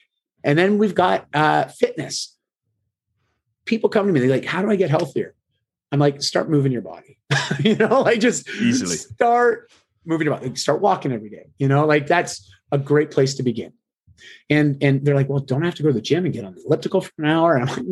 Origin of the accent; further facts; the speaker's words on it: Canada; I am Canadian.